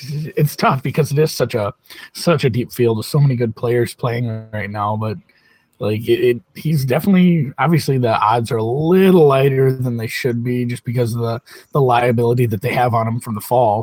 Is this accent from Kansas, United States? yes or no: no; Minnesota, United States; Growing up in Minnesota, we had Tommy Lehman.